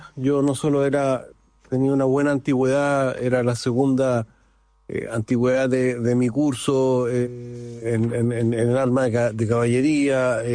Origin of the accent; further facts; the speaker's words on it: Valparaíso, Chile; also born or lived in Viña del Mar; yo nací en Viña del Mar, pero viví los primeros años de vida en Valparaíso. Estudié en el Colegio Alemán.